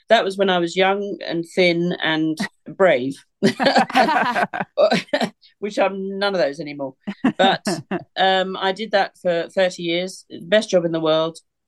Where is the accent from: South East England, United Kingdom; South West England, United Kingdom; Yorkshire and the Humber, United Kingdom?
South East England, United Kingdom; That's where I am now, and that's where I've spent my life. I'm within a few miles of where I was born. So I've spent my whole life in the southeast of England. Not far from the coast, not far from the city of London.